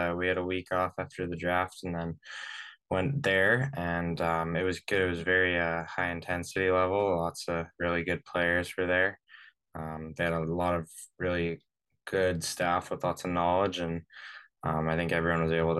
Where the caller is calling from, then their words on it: Vancouver, British Columbia, Canada; I'm from calling you from Vancouver today. I just got home.